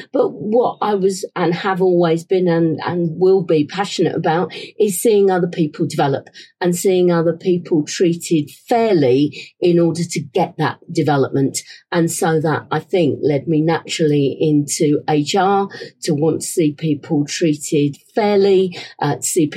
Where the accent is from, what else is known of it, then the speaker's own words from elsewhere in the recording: Ilford, London, United Kingdom; accent: Cockney; also born or lived in Whitechapel; was born at the London Hospital in Whitechapel, so within the sound of the Bow Bells. I grew up in Ilford, which is sort of on the borders of Essex and East London. And my parents had a newsagent's.